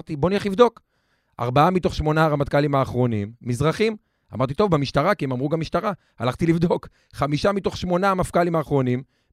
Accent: Lod, Central District, Israel; אז גדלתי בלוד, במשפחה קשת יום, בשכונה מאוד קשה.

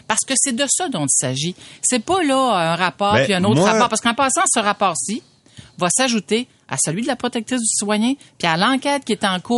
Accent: Quebec, Canada; dans ma région d'origine, Gaspésie, il y en avait.

